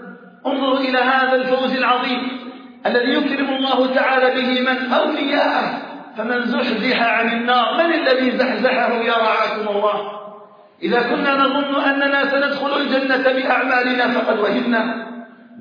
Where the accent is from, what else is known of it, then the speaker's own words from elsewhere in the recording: Algeria; أن يجعل بلدنا الجزائر آمنا مطمئنا